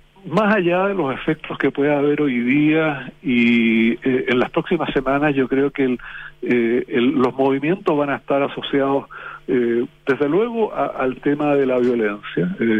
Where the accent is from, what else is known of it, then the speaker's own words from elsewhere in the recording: Chile; de cómo somos los chilenos